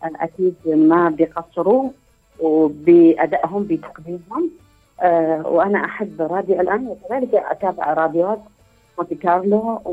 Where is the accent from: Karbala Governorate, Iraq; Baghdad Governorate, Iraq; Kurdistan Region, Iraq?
Kurdistan Region, Iraq; Duhok; لا، لست مقيمة فقط، إنما أنا من كردستان